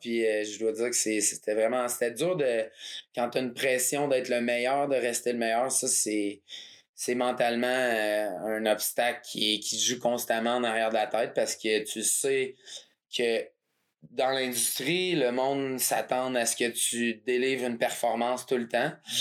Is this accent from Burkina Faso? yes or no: no; Drummondville, Quebec, Canada; je viens de Drummondville, Québec à la base.